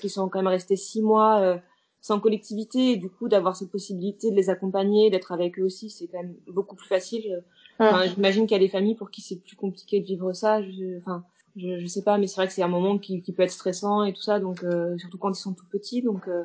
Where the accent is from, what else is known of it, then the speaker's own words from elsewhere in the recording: Rouen, Normandy, France; Ouais, je suis rouennaise, de Rouen, Normandie.